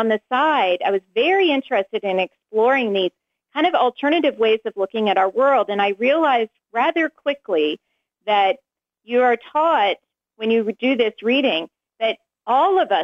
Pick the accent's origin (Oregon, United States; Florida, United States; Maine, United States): Oregon, United States; I grew up in Oregon, so I had the beautiful, really, privilege of going to church camp on the unspoiled, beautiful Oregon coast